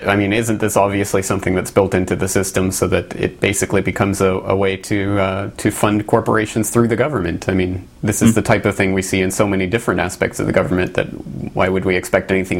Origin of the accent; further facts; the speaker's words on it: Canada; now in Japan; yes, I'm a Canadian citizen here in Japan, so I do have to pay taxes in Canada